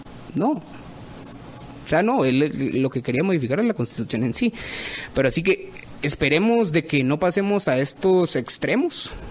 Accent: Guatemala; lo que viven en carne propia la economía nacional somos nosotros los guatemaltecos.

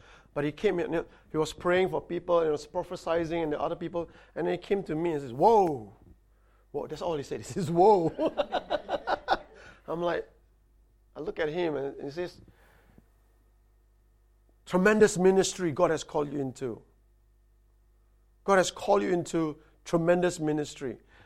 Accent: Singapore; I come from Singapore that is normally 30 degrees.

